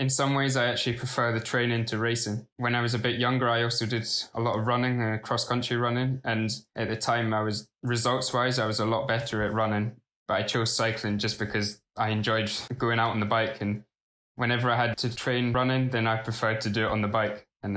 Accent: Kelso, Scotland, United Kingdom; And then going through Kelso, my hometown, there were so many people out.

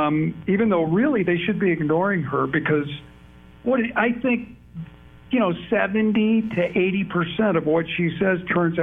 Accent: Chicago, Illinois, United States; And then in my hometown of Chicago, in a big hotel, they're going to have a rally for socialism.

